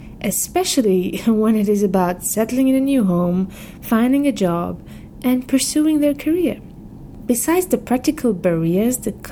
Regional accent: Algeria; also born or lived in India / Serbia / Uganda / France; I come from Algeria, and I grew up as a child in 4 countries. My parents worked for the diplomatic service, which led me to be born in India and grew up in Serbia, Algeria, and Uganda.

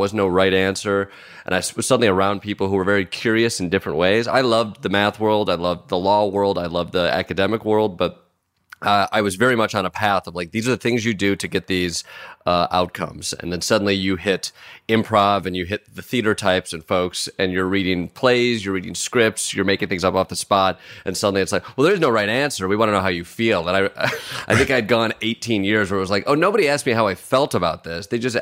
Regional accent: Kalamazoo, Michigan, United States; That's right. Yes. Kalamazoo, Michigan.

